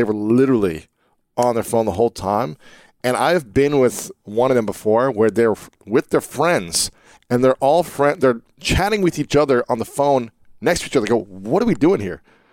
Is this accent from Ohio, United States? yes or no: yes; Ohio, United States; For me, growing up in Ohio, you know, I was born in 83, so really like the late 80s, early 90s, we weren't allowed to express emotions.